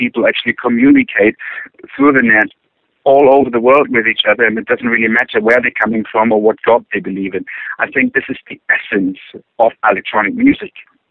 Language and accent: English; Germany; English is a second language; I grew up in East Germany, you know, behind the wall